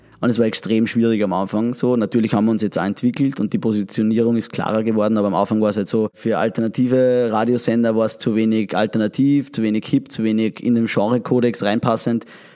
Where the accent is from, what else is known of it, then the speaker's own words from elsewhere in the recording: Austria; es ist eher so wie vieles bei uns in Österreich, was vielleicht Kulturgut oder mit Tradition verbunden ist